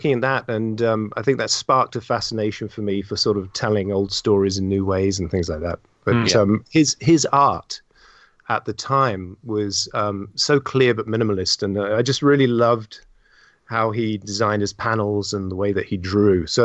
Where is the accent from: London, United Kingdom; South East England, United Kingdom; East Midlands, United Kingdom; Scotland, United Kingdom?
South East England, United Kingdom; when I was back in the UK, I was born and brought up in Oxfordshire.